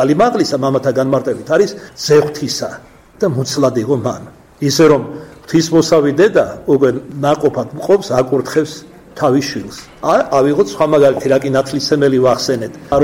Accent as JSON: {"language": "Georgian", "region": "Kartli", "country": "Georgia", "accent": "Kartlian", "said": "არ გაგექცევათ, ქართლელი ვარ, ქართლურად გეტყვით"}